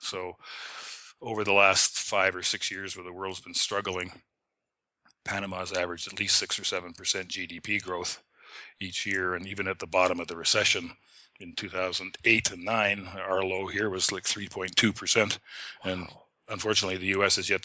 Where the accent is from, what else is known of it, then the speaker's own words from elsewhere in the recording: Canada; I'm Canadian. There's lots of Canadians around here.